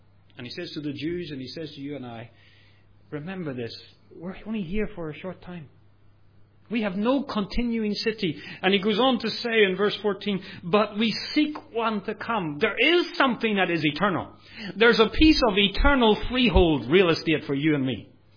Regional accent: Singapore; I always think that Singaporeans should understand this better than any other nation almost. Why? Because we don't even buy properties.

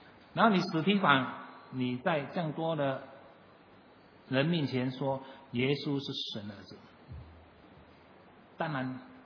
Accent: China; 我们不像我们中国人呢总结的长命百岁是最好的

